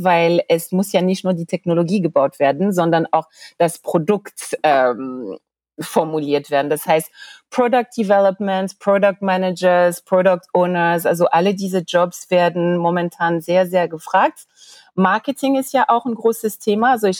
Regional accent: France; Ich bin ja Französin, wie ich dir vorhin gesagt habe

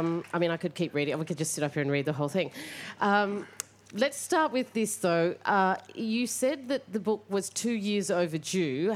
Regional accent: Australia; I'm from the Arrernte and Kalkaroon peoples. But I've also...

